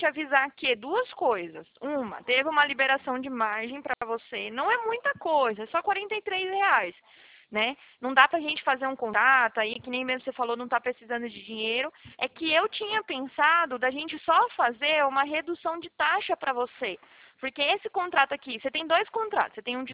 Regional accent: Prudentópolis, Paraná, Brazil; born there; Eu nasci no Paraná, eu nasci em Prudentópolis

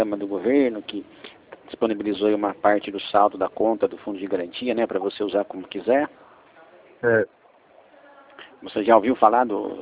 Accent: São Paulo, Brazil; Eu sou aqui do interior aqui, né? Sou do DD19 aqui, né? Sou aqui do perto de Campinas aqui.

